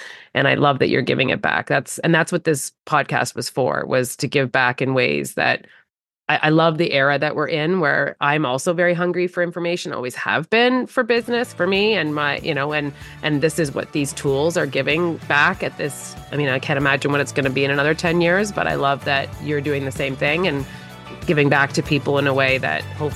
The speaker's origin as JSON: {"language": "English", "country": "Canada", "said": "we do know that Armor is spelled with a U because we're Canadian?"}